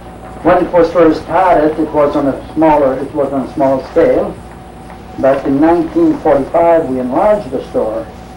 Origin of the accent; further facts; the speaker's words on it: Grand Isle, Maine, United States; born there; And I was born in Grand Isle, and I've been here in Van Buren since 1918 when we came down here.